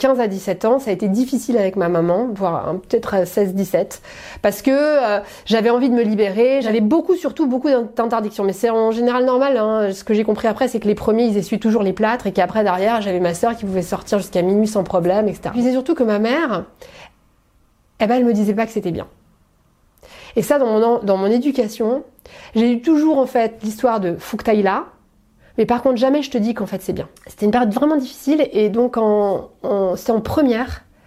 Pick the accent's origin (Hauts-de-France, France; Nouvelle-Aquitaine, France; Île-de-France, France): Île-de-France, France; Paris; Alors moi j'ai grandi à Paris, j'ai fait toute ma scolarité à Paris, j'étais l'aînée d'une famille de 4 enfants.